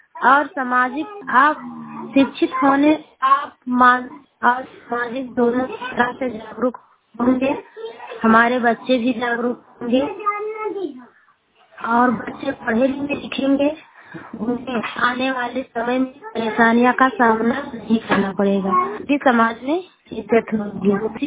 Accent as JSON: {"language": "Hindi", "region": "Uttar Pradesh", "country": "India", "said": "ग्राम मलूनी, पंचायत गुलाम जुमला हूँ, तहसील वीर में, जिला सरावस्ती की रहने वाली हूँ।"}